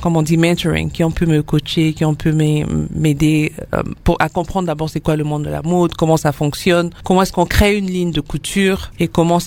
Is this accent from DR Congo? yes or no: yes; DR Congo; j'ai grandi au Congo